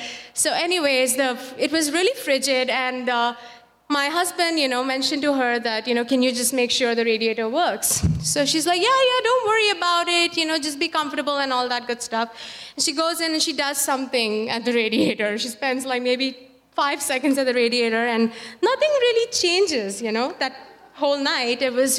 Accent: Wisconsin, United States; So I was like, first of all, I'm from Wisconsin. I know cold when I feel it.

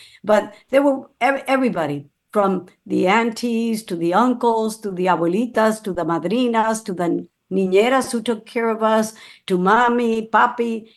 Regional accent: Dominican Republic; I grew up in the Dominican Republic, where there wasn't really literary ambience in a dictatorship. I wasn't from a reading family.

